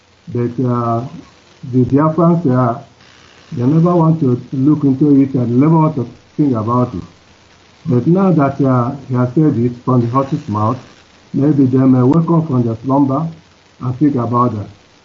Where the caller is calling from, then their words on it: Cologne, North Rhine-Westphalia, Germany; Yeah, I'm calling from Cologne, Germany.